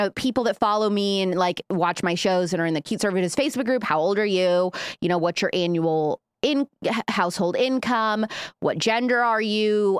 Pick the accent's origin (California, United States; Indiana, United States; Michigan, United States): Indiana, United States; because I'm a Midwest girl, actually. So I'm born and raised in Indiana.